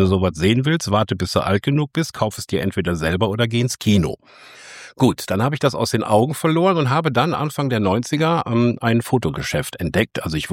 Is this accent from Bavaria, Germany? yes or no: no; Leverkusen, North Rhine-Westphalia, Germany; Ja, also wir hatten bei uns in Leverkusen-Opladen ein Geschäft, das hieß Dr. Müller.